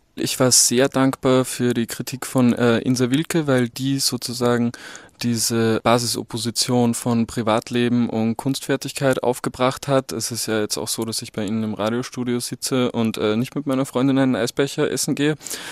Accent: Vöcklabruck, Upper Austria, Austria; also born or lived in Ebensee / Gmunden / Berlin / Vienna; ich komme aus Vöcklabruck und Ebensee und Gmunden und Berlin und Wien und Hannover.

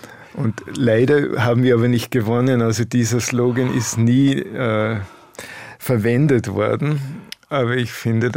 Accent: Austria; moved away as an adult; now in Vienna, Austria; Ich bin ja kein Wiener. Ich bin erst mit 30 Jahren nach Wien gezogen. Eigentlich stamme ich aus den Bergen.

